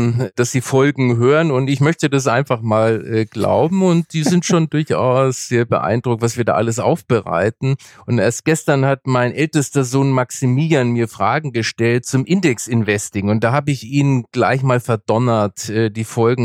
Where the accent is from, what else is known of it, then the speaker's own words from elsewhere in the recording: Nuremberg, Bavaria, Germany; Ja, ich komme ja aus Nürnberg und da liegt Playmobil vor der Tür.